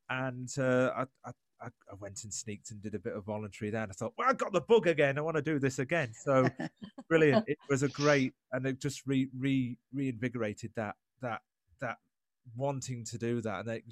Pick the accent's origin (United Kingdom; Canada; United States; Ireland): United Kingdom; East Midlands; now in Yorkshire, United Kingdom; I'm originally from Lincolnshire, but I'd met my current wife Elaine by then. So I moved up to Yorkshire, where we both now live